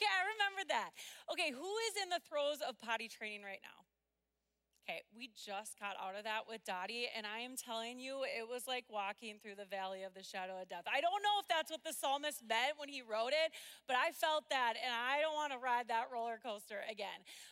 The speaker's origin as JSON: {"language": "English", "region": "Minnesota", "country": "United States", "said": "one thing you got to know about me, besides I'm a Minnesotan, besides that I call soda pop and casseroles hot dishes, and I drag out the word boat into 3 syllables"}